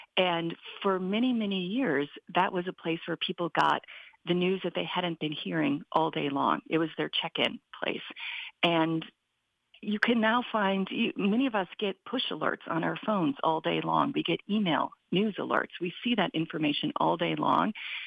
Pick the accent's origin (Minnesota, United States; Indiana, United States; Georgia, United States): Minnesota, United States; I grew up in Minnesota and I was well aware of Wisconsin Public Radio